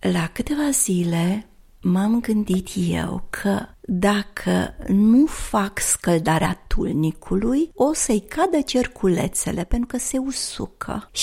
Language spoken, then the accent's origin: Romanian; Apuseni Mountains, Romania; Eu sunt din Munții Apuseni